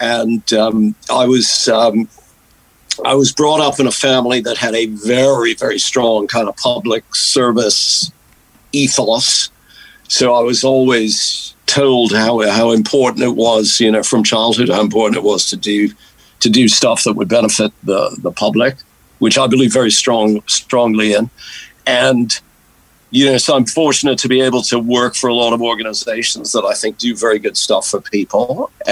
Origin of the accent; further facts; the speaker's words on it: Marblehead, Massachusetts, United States; also born or lived in Boston; Well, I was born in Boston, but probably, I think when I was about 4 or 5 months old, we moved up the coast to a very beautiful yachting, sailing town called Marblehead